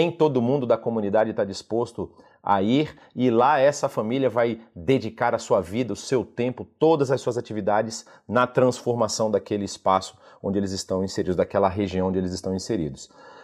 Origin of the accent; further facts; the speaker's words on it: Bahia, Brazil; also born or lived in Rio Grande do Sul; Eu sou um gaúcho que fui criado na Bahia, então eu tomo acarajé com chimarrão